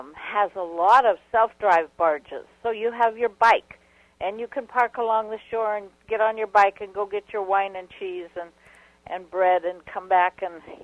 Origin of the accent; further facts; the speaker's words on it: Idaho, United States; I grew up in Idaho on the Snake River.